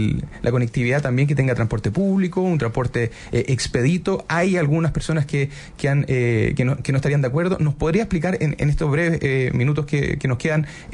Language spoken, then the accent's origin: Spanish; Concepción, Biobío, Chile; Yo que soy de Concepción